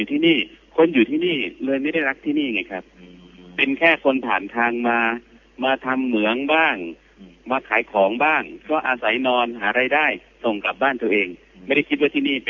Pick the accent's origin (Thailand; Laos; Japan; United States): Thailand; Hat Yai, Songkhla; ผมเป็นคนหาดใหญ่ครับผมเป็นคนหาดใหญ่ครับเรียนหาดใหญ่ตั้งแต่ม.1ครับ